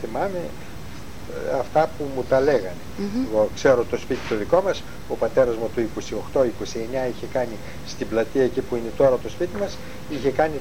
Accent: Ano Vrontou, Central Macedonia, Greece; Ο δρόμος μας ήταν εμάς από τη Βροντού, να ερχόμαστε από την Άνω Βροντού, να κατεβούμε στην πόλη των Σερών.

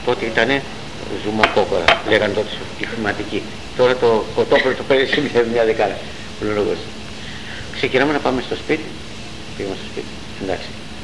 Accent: Samos, North Aegean, Greece; now in Drama, Greece; είμαι Σαμιώτης, αλλά μένω στη Δράμα.

